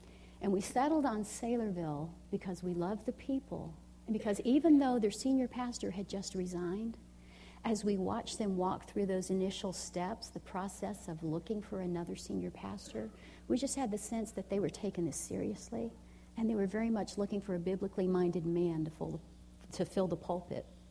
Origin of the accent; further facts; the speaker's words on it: Huntsville, Alabama, United States; we worked in a state-run group home in my hometown of Huntsville, Alabama